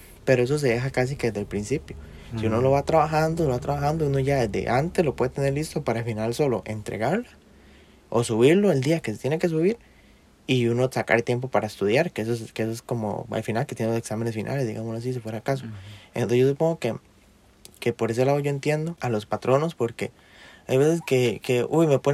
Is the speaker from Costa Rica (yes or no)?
yes; Costa Rica; Y uno culpa, y uno como tico culpa a otro, digamos.